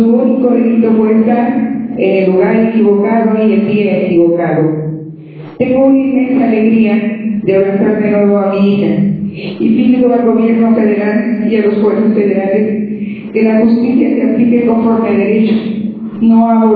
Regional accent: Mexico

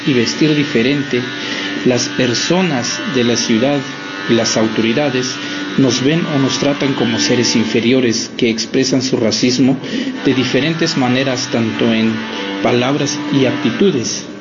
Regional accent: San Juan Chamula, Chiapas, Mexico; first language Tzotzil; Spanish is a second language; indígena, originario del pueblo de San Juan Chamula, Chiapas. Como todos en mi pueblo, mi lengua materna es tzotzil.

